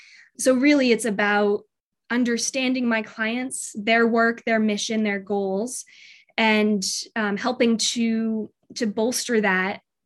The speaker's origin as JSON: {"language": "English", "region": "Maine", "country": "United States", "said": "anytime I'm, you know, in a party or in a meeting and it comes out that I am from Maine, that's always such a connector."}